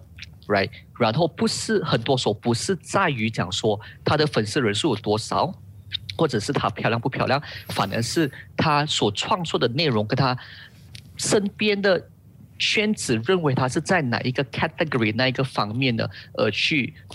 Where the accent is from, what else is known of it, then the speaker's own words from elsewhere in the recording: Penang, Malaysia; 因为我来自槟城